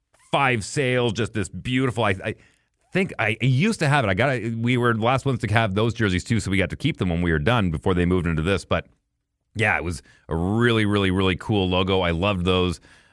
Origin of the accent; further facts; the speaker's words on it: Fort McMurray, Alberta, Canada; my hometown of Fort McMurray, was the Oil Barons was the Junior A team